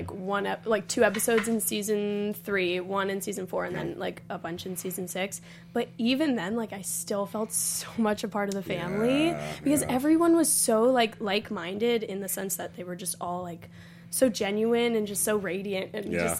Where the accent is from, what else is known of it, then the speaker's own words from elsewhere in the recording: Florida, United States; I remember I grew up back in Florida.